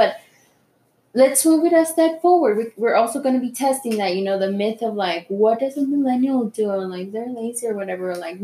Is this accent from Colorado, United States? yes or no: yes; Colorado, United States; We are two women from Colorado who are radical, amazing.